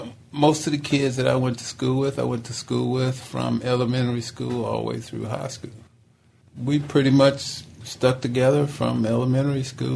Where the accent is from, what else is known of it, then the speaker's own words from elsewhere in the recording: Tulsa, Oklahoma, United States; born there; I was born in Tulsa, Oklahoma.